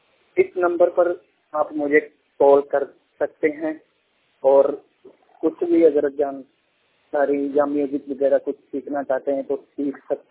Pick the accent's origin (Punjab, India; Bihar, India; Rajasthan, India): Punjab, India; Amritsar; और मैं वडाला भिट्टे वड गांव का रहने वाला हूँ, रामतीर्थ रोड, जिला अमृतसर, तहसील अजनाला।